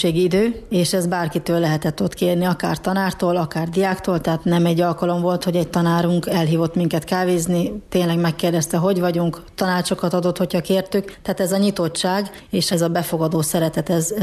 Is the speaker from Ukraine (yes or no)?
no; Satu Mare, Satu Mare County, Romania; now in Hungary; Ugye én is szatmári vagyok a romániai oldalon, de szeretnék ezen az oldalon maradni